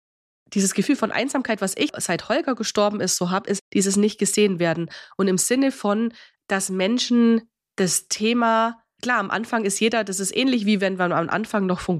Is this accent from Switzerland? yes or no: no; Bavaria, Germany; also bei uns in Bayern.